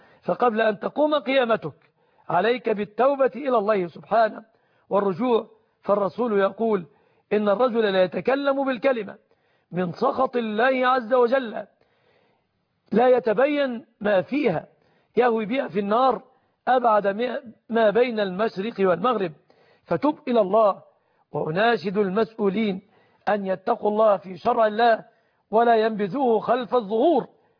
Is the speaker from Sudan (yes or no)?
no; Egypt; بلادنا مصر